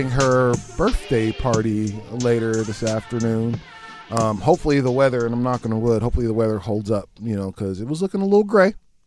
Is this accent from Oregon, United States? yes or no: yes; Portland, Oregon, United States; I'm from Portland.